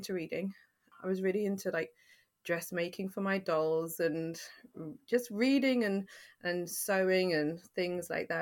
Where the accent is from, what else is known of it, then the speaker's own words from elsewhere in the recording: Fulham, London, United Kingdom; So I grew up in Fulham.